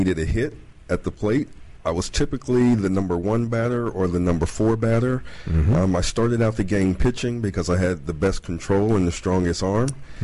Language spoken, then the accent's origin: English; DeRidder, Louisiana, United States; I'm originally from a small town, DeRidder, Louisiana.